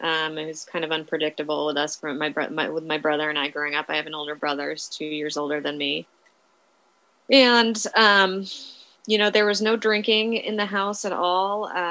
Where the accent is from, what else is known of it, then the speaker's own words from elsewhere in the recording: Menlo Park, California, United States; I grew up in California and on the peninsula in Menlo Park.